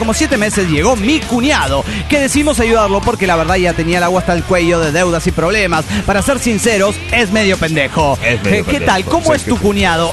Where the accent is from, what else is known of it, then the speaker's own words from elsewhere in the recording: Carichí, Chihuahua, Mexico; Ya que íbamos hasta Huachochi, y desde mi pueblo, Carichi, eran como 8 horas de viaje